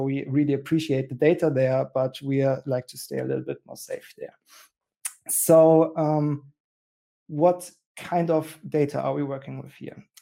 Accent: Germany; English is a second language; from Germany, and as already said, excited to share with you some insights

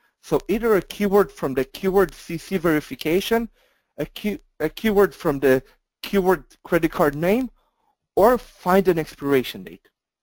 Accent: Canada; but I'm Canadian

